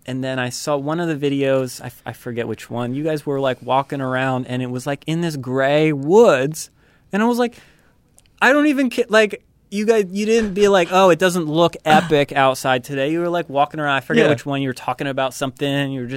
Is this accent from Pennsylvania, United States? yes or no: yes; Pennsylvania, United States; also born or lived in Los Angeles / Atlanta; I grew up in Pennsylvania, kicked out to Los Angeles, bounced over to Atlanta